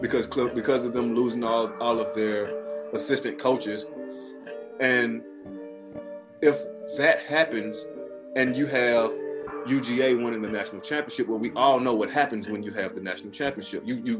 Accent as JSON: {"language": "English", "town": "Atlanta", "region": "Georgia", "country": "United States", "tie": "born or raised there", "said": "me personally being born in Atlanta and growing up in Atlanta, I've always had family members who grew up here"}